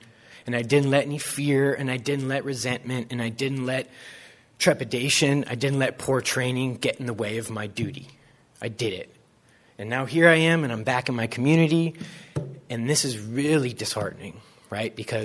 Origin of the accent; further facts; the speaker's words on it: California, United States; I grew up in Placer, Nevada County